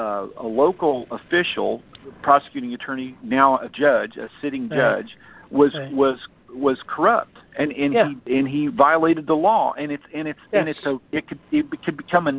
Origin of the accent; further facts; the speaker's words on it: Missouri, United States; now in Pennsylvania, United States; I'm living in Pennsylvania, but I'm originally from Missouri, okay?